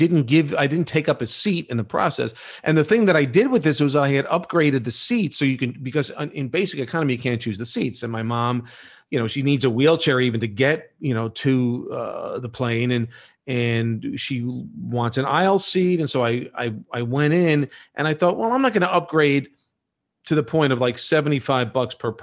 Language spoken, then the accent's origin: English; Sioux City, Iowa, United States; born there; Okay, I was born in Sioux City, Iowa in 1945